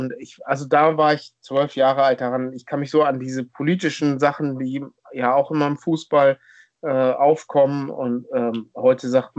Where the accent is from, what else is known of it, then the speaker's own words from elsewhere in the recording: Struvenhütten, Schleswig-Holstein, Germany; Ja, also ich bin da richtig aufgewachsen in einem kleinen Dorf namens Struvenhütten.